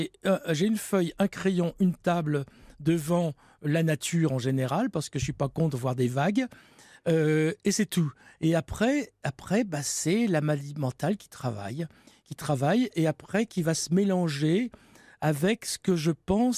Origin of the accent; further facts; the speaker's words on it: France; Oui, alors je me suis arrêté à 12 degrés. Je suis français.